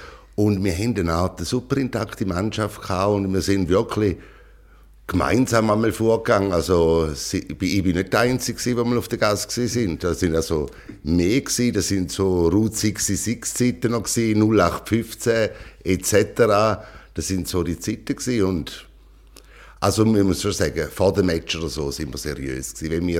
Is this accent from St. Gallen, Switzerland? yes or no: yes; St. Gallen, Switzerland; Also ich bin ein St. Galler